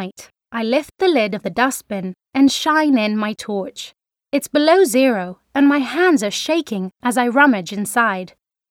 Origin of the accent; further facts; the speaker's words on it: Brighton, South East England, United Kingdom; my challenge was to live as a freegan for 3 days in my hometown of Brighton.